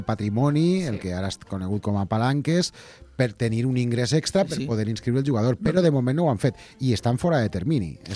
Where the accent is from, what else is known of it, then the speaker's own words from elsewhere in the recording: Valencian Community, Spain; first language Spanish; Catalan is a second language; Jo sóc valencià i el català, etcètera, doncs de vegades se'm barreja una mica, perquè a més jo sóc castellano parlant i ho admeto.